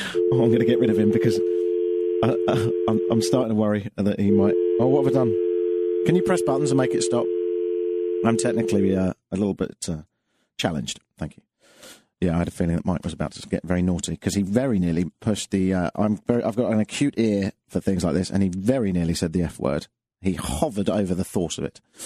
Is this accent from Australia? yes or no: no; United Kingdom; I'm tight. I'm British.